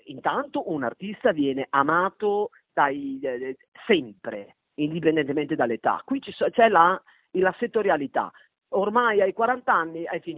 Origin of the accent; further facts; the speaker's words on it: Cento, Emilia-Romagna, Italy; io sono centese, io sono emiliana, però siamo la stessa regione.